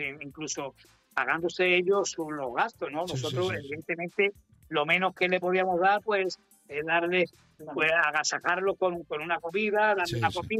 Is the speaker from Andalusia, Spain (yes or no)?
yes; Fuengirola, Andalusia, Spain; Pues mira, vos somos de Fuengirola. No me digas, de Fuengirola, coño.